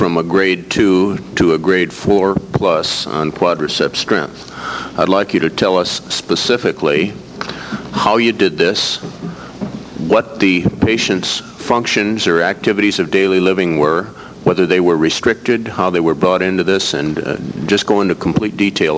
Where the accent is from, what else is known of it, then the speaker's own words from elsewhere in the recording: Los Angeles, California, United States; from Los Angeles, and I have a question for Dr. Owen.